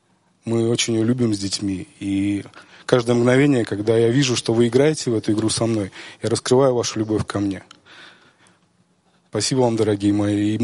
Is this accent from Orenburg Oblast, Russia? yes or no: no; Saint Petersburg, Russia; Я из Санкт-Петербурга.